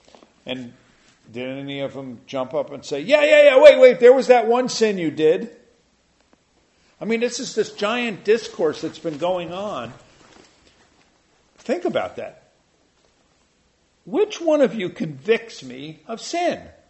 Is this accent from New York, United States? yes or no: yes; New York City, New York, United States; You know, the funny thing is, I grew up in New York City.